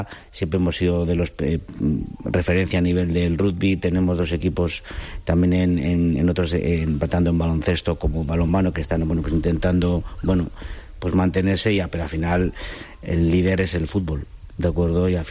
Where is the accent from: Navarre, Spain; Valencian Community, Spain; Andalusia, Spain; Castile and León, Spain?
Castile and León, Spain; Valladolid; como vallisoletano y empresario de la ciudad